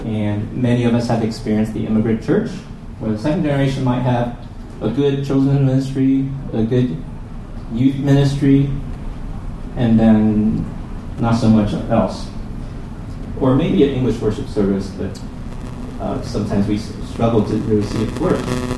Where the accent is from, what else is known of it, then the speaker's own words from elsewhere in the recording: East Coast, United States; I'm not real familiar with California geography. I grew up on the East Coast.